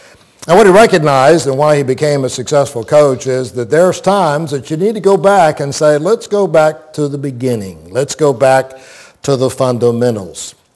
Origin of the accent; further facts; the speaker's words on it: Plant City, Florida, United States; Growing up in Plant City, I didn't like it then, and I don't like it now